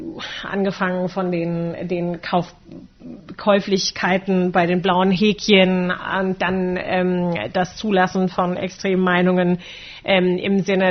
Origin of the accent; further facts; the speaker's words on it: Germany; ich bin in einer Generation aufgewachsen hier in Deutschland